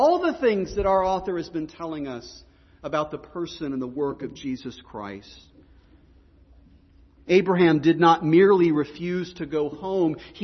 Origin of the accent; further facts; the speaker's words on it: Texas, United States; Again, I mean, I'm from Texas.